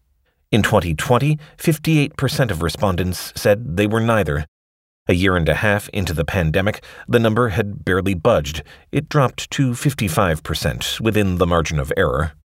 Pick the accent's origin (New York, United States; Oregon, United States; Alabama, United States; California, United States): California, United States; San Francisco; Last summer, I was wandering around the neighborhood where I grew up in San Francisco